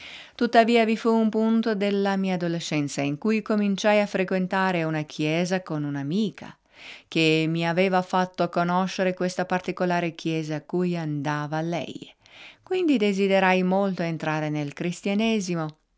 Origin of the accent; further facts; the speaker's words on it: England, United Kingdom; i miei genitori sono italiani, e poi mio padre siciliano e mia madre del nord, ma sono nata e cresciuta in Inghilterra.